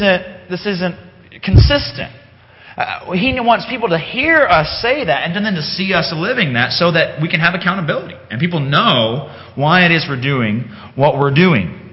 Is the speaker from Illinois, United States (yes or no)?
no; Alabama, United States; I sometimes don't confess as much that I'm from the South by my speech. A lot of people are like, "Wait, you're from Alabama?" It's like, 'cause I don't always talk like I used to talk a little more when I was living down there.